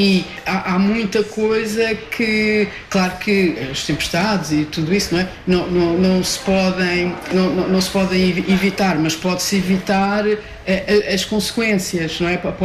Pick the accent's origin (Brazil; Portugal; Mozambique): Portugal; Lisbon; Eu sou lisboeta